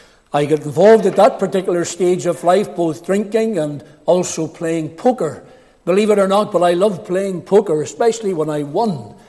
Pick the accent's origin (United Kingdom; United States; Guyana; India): United Kingdom; Cookstown, Northern Ireland; I grew up in Cookstown many years ago. I just turned 60 there a couple of months ago. But I grew up in Cookstown, mum and dad, six children, three boys, three girls.